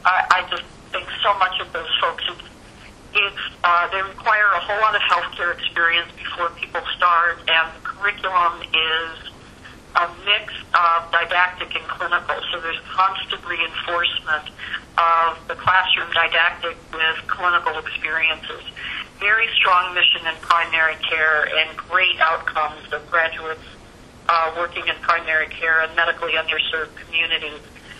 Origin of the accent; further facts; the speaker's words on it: Michigan, United States; I took a long consulting gig at Central Michigan, which was terrific for me because I grew up in Michigan.